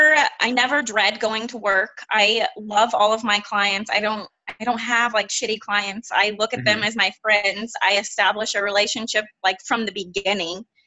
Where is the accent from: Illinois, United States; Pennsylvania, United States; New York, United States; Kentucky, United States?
Illinois, United States; moved away; so I moved here from Illinois. I moved to Arizona from Illinois. I grew up there. All my family's there